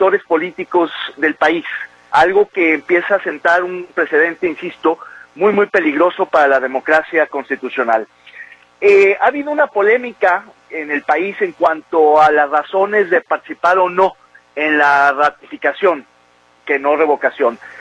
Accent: Mexico; creo que lo que vimos ayer domingo es algo que debería de alertarnos como mexicanos.

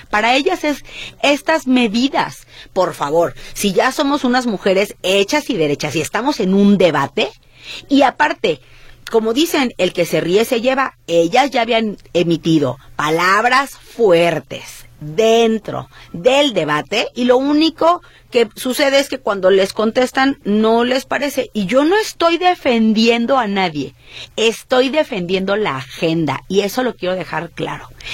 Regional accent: Jalisco, Mexico; yo soy jalisciense y vivo una vida común y los problemas de Jalisco me atañen de manera directa.

